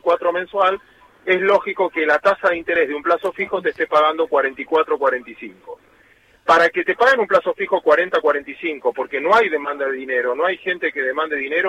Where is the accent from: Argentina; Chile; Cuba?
Argentina; Nosotros somos ciudadanos de Argentina, que somos promedio, no somos ni mejores ni peores que el resto